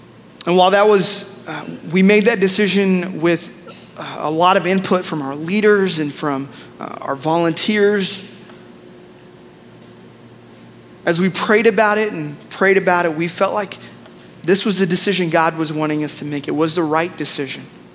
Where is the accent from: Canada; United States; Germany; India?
India; And I realized the other day as an Indian, when I talk about a praying elephant, I got to clarify some stuff.